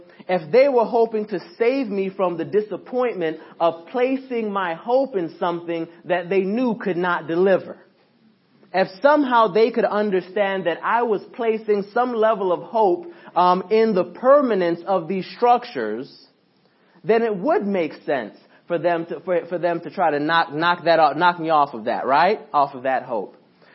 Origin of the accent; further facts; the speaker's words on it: Brooklyn, New York, United States; I was raised in Brooklyn for a while